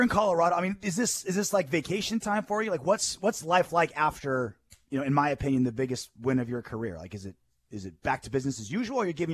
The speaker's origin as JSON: {"language": "English", "region": "England", "country": "United Kingdom", "said": "I'm English and I'm afraid of cold."}